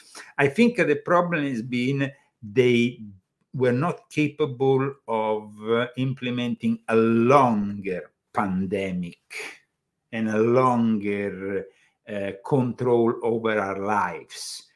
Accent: Germany; We come from Germany. Germany is really becoming a very authoritarian country.

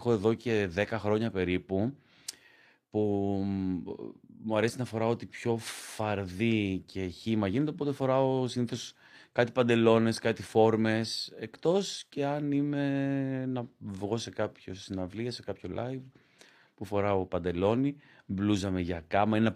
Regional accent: Ioannina, Epirus, Greece; now in Athens, Greece; Δηλαδή, εγώ από όταν ήρθα στην Αθήνα, από όταν έφυγα από τα Γιάννενα, πραγματικά.

